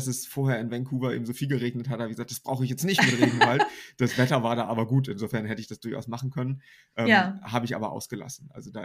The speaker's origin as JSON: {"language": "German", "region": "Northern Germany", "country": "Germany"}